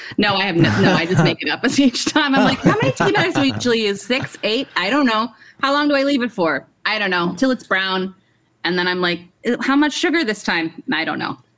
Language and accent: English; the South, United States; And, you know, I'm from the South, and so I like sweet tea.